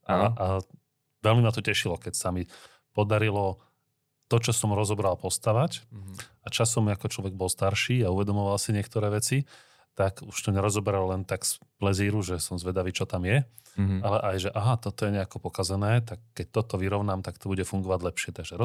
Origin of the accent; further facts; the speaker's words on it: Považská Bystrica, Trenčín Region, Slovakia; Tým, že som z Poľskej Bystrice, a v Poľskej Bystrici reálne v tom období, keď som sa narodil a býval tam, bola jedna veľká